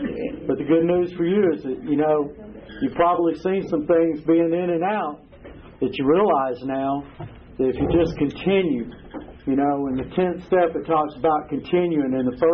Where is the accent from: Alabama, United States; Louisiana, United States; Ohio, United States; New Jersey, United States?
Alabama, United States; Cahaba Heights; I was raised out in Cahaba Heights mostly.